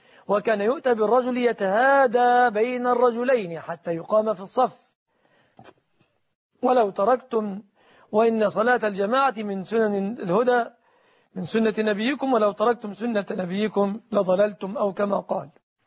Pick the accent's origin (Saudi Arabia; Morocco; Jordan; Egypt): Egypt; بلادنا مصر ليس هناك بنك